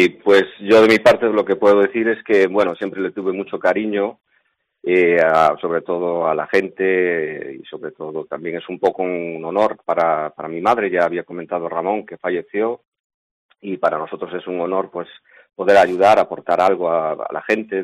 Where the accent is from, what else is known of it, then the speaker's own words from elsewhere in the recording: Germany; born there; Spanish is a second language; yo con Galicia pues siempre estuve de vacaciones, yo nací aquí en Alemania, pero uh-huh. siempre tuve pues unos vínculos enormes con Galicia